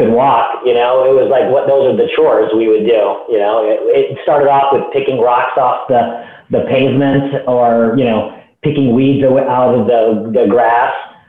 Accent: Bridgeton, Missouri, United States; I actually grew up in Bridgeton, Missouri, actually in St. Louis, Missouri, and there's a town called Bridgeton where my parents had an Econolodge motel that they managed, and we grew up there in two rooms.

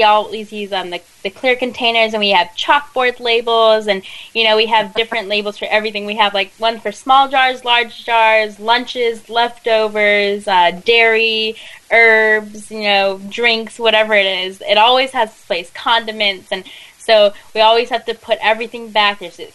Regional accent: Philippines; I mean, I'm Filipino, so I should definitely try that.

